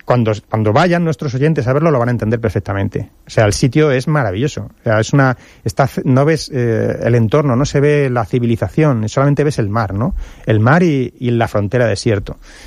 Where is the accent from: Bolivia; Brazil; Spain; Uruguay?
Spain; Petrer, Valencian Community; Yo soy de Petrer, en mi pueblo se va a un sitio que se llama El Arenal